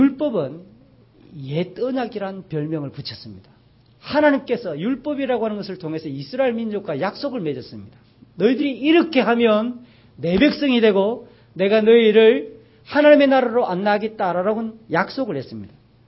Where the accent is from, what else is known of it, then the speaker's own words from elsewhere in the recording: Jinhae, South Gyeongsang, South Korea; 저는 고향이 진해이기 때문에 진해는 해군이 너무 많습니다.